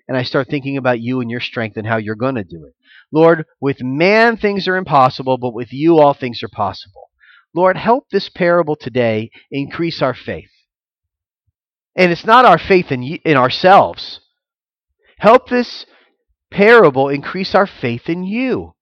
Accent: Florida, United States; Maybe it's because I'm from Florida and I would like not survive 2 days in Alaska.

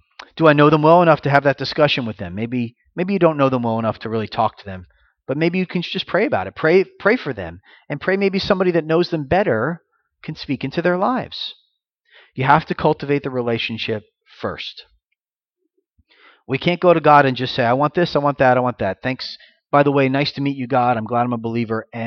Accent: Florida, United States; I came from a congregation. I grew up in Florida. And Florida is the land of lots of Jewish people and lots of old people.

